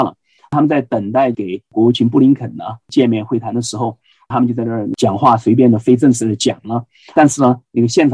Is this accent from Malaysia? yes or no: no; China; now in United States; 就像我从中国来，我在美国生活的时间比在中国生活的时间现在还长了。